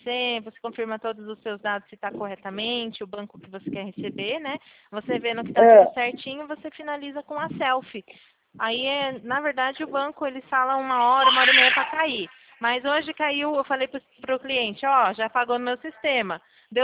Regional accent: Itu, São Paulo, Brazil; Sou de Itu.

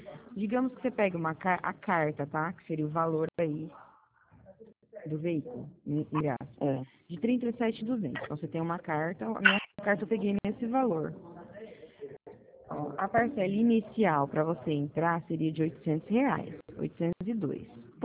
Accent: Presidente Bernardes, São Paulo, Brazil; Eu sou de Bernardes, né?

